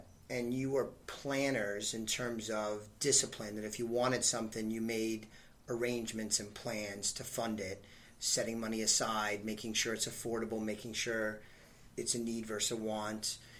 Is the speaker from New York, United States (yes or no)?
yes; New York City, New York, United States; I grew up in New York City, and having the paper out and collecting it